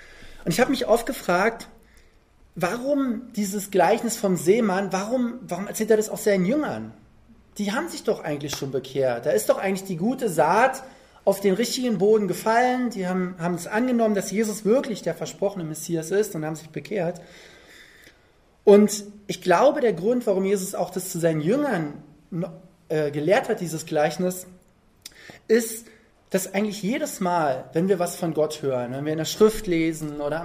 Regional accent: East Germany, Germany; Und wir kommen alle aus dem Osten, so das war was ganz Besonderes für uns, ins nicht-sozialistische Ausland reisen zu dürfen.

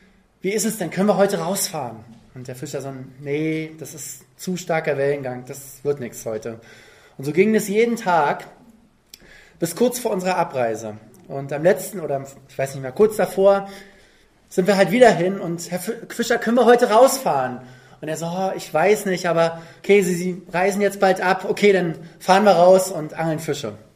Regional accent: East Germany, Germany; Und wir kommen alle aus dem Osten, so das war was ganz Besonderes für uns, ins nicht-sozialistische Ausland reisen zu dürfen.

